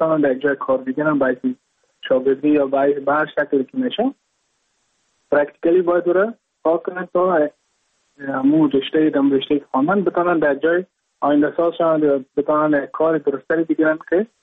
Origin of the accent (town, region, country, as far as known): Mazar-i-Sharif, Balkh, Afghanistan; now in Goa, India